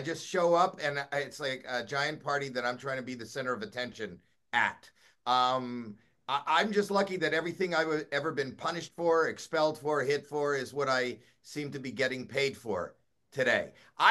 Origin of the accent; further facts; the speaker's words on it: Canada; I'm really I'm Canadian, so it is part of our heritage.